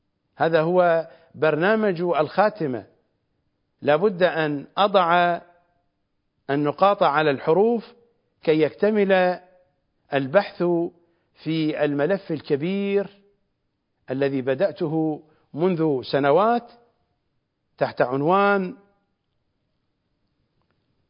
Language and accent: Arabic; Iraq; accent: Iraqi; وهي بالضبط مثلما في لغتنا الشعبية العراقية، في لغتنا، في لهجتنا الشعبية العراقية، السرابيت